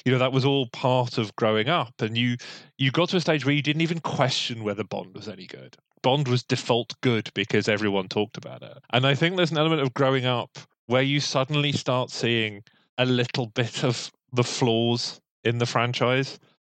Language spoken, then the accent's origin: English; England, United Kingdom; as a child and growing up in England especially, where he is just absolutely part of the culture and you can't get away from it.